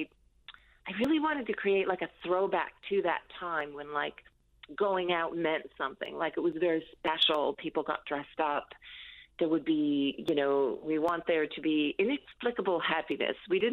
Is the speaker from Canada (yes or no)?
yes; Marystown, Newfoundland and Labrador, Canada; And so my history was that growing up in Marystown, my Uncle Bernard was what we call, I call them long road cowboys.